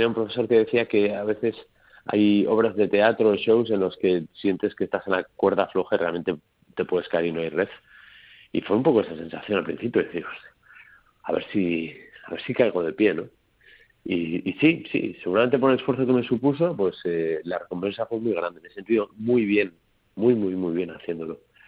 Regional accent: San Sebastián, Basque Country, Spain; also born or lived in Barcelona; Yo me vine a Donosti, de donde soy, aquí al lado, hace 15 años, 14 años, perdón.

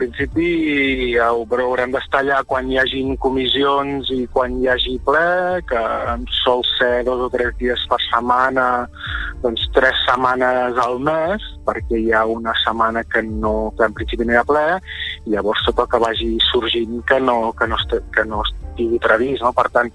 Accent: Torroella de Montgrí, Catalonia, Spain; una persona com jo, que soc de Torroella i l'Estartit, que tenim les medes

